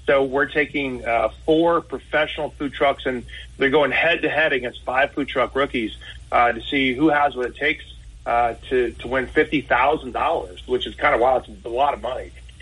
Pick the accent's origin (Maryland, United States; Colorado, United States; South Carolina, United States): South Carolina, United States; Greenville; We grew up in Greenville, so we would go to Myrtle Beach just about every summer and just loved it.